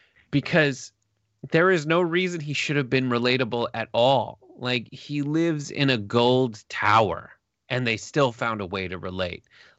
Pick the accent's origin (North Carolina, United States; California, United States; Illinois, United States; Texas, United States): California, United States; Los Angeles; as a person, I'm from Los Angeles. I worked at a talent agency as an assistant for a very long time.